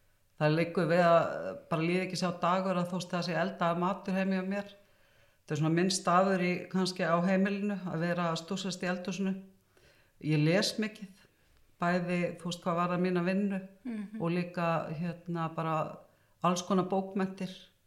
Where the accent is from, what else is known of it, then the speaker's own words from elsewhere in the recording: Hafnarfjörður, Capital Region, Iceland; also born or lived in Reykjavík; ég Hafnfirðingur. Ég held ég sé nú örugglega fædd í Reykjavík, minni það. En ég fædd og uppalinn í Hafnarfirði, sem sagt, alinn upp hérna í gamla miðbænum og bý þar ennþá.